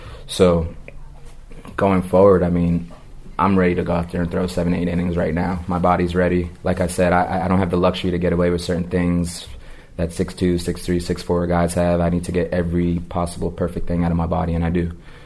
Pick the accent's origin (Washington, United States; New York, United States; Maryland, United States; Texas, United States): New York, United States; that's kind of shows the testament to me being from New York. All the New Yorkers, everyone from my hometown kind of showing up